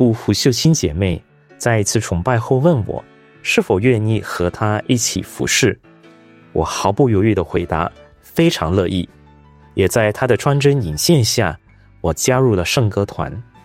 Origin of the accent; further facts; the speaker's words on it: Sarawak, Malaysia; moved away as an adult; also born or lived in Malacca; now in Singapore; 我来自东马萨拉越，是第二代基督徒，也是两个孩子的父亲，一个就读中四，一个就读中一。2007年我从马六甲来到新加坡